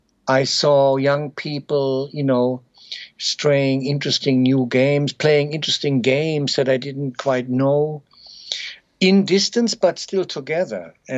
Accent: Saarland, Germany; my childhood countryside, where I grew up in the Saarland in southwest Germany, a small region near the French-Luxembourg border

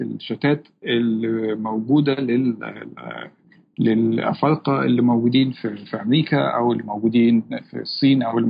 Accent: Egypt; خصوصا لما عرف ان انا من مصر، بيسأل على إزاي كمصري مقيم في شمال أفريقيا

